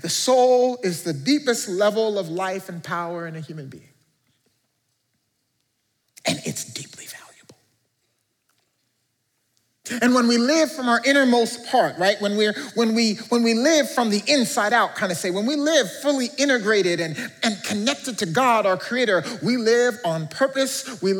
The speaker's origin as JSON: {"language": "English", "country": "Canada", "said": "I'm Canadian"}